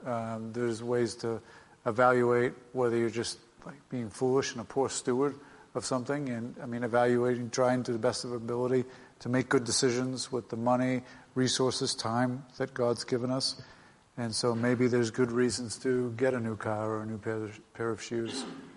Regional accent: Massachusetts, United States; I am from Massachusetts.

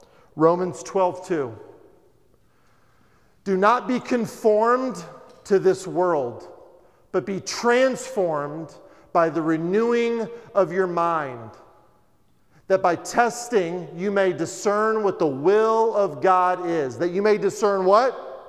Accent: the South, United States; It reminds me a lot of my own life experience growing up in the South, working at a convent, in the kitchen specifically

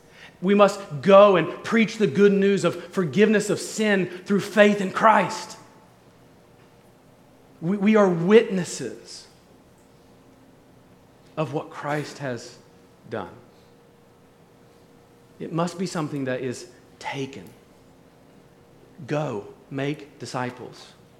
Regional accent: Ohio, United States; We're both from Ohio, but we lived 3 hours apart

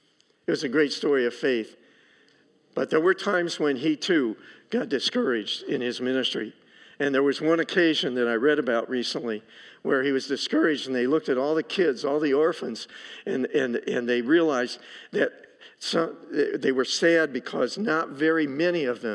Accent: Lima, Ohio, United States; So Jan and I grew up in Lima, Ohio. Lima's not famous for too much, except for us.

